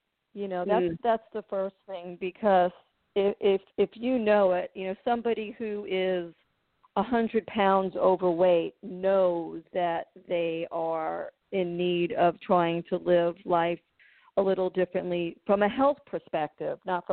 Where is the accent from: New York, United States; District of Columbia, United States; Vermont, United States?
New York, United States; And I never appreciated growing up in New York as much as I do now, because it helped me learn how to be authentic.